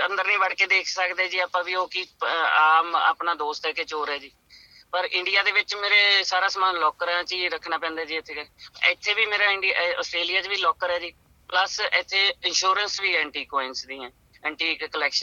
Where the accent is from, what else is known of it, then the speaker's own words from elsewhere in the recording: Middu Khera, Punjab, India; now in Craigieburn, Australia; ਮੈਂ ਜੀ ਪੰਜਾਬ ਦੇ ਵਿੱਚੋਂ ਜੀ, ਮੇਰਾ ਸ਼੍ਰੀ ਮੁਕਤਸਰ ਸਾਹਿਬ ਦੇ ਵਿੱਚ ਪਿੰਡ ਹੈ ਜੀ, ਮਿੱਡੂ ਖੇੜਾ ਜੀ, ਬਠਿੰਡਾ ਤੇ ਅਮਲੋਟ ਦੇ ਕੋਲ ਜੀ, ਉੱਥੋਂ ਆਇਆ ਜੀ ਆਪਣਾ। ਤੇ ਇੱਥੇ ਮੈਂ 2013 'ਚ ਆਇਆ ਸੀਗਾ ਜੀ, 2013 'ਚ, ਤੇ ਇੱਥੇ ਮੈਂ ਕ੍ਰੇਗੀਵਨ ਦੇ ਵਿੱਚ ਰਹਿ ਰਿਹਾ ਜੀ।